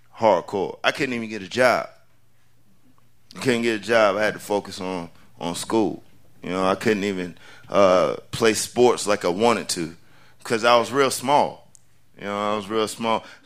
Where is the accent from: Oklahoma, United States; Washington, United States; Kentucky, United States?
Oklahoma, United States; born there; also born or lived in Spain / North Carolina; So I was born in Oklahoma, even though, yeah, I claim North Carolina because that's where I've been the longest.